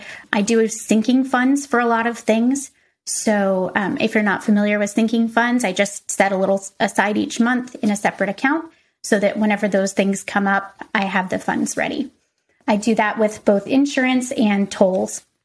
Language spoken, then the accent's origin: English; Fort Worth, Texas, United States; also born or lived in Detroit; But that's where I moved from whenever I moved back to Texas, which is my hometown here in Fort Worth.